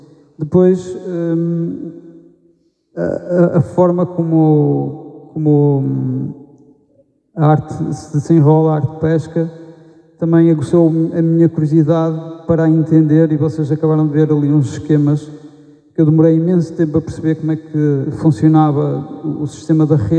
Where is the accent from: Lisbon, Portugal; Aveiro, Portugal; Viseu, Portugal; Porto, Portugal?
Porto, Portugal; Póvoa de Varzim; No início, eu sou da Póvoa de Varzim, a minha ideia era desenvolver este projeto ali na zona da Póvoa, Matosinhos.